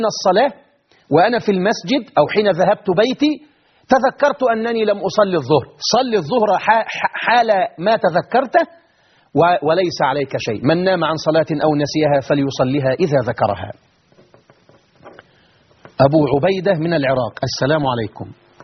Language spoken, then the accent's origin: Arabic; Egypt; إنما الحسين اللي موجود عندنا في مصر